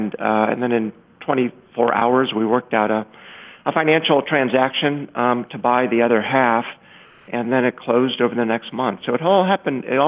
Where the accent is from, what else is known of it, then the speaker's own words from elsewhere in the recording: Indiana, United States; You know, I grew up in Indiana, not far from Chicago, and it was not an option for me growing up.